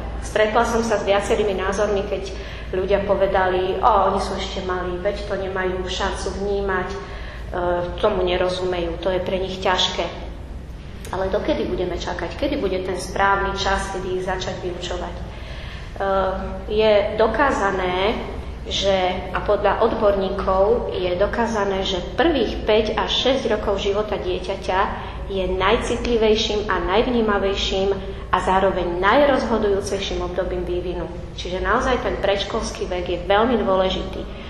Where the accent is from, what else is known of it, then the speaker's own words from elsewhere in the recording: Modra, Bratislava Region, Slovakia; v cirkevnom zbore v Modre, odkiaľ pochádzam.